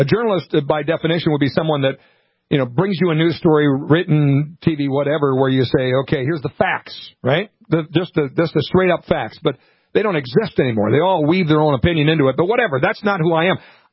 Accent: Minnesota, United States; You know, I continue to weep for my home state of Minnesota

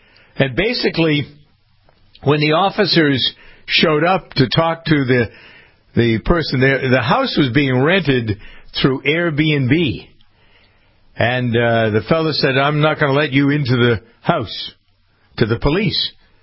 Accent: Framingham, Massachusetts, United States; There was an incident in my hometown of Framingham over this past weekend

